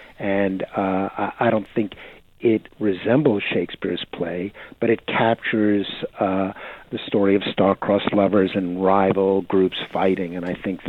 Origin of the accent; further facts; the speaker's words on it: United States; as an American living in Trumplandia